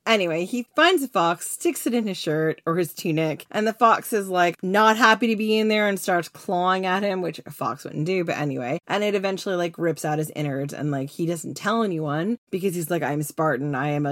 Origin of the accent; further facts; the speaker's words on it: New York, United States; I'm a girl from Long Island where most of the island is like, you know, just at sea level.